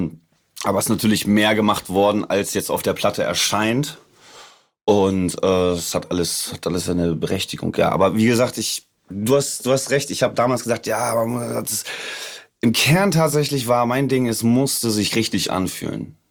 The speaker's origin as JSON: {"language": "German", "region": "Hamburg", "country": "Germany", "said": "das, wo ich her bin. Also das ist Vorort von Hamburg und es ist dann ein leichtes, dahin zu fahren."}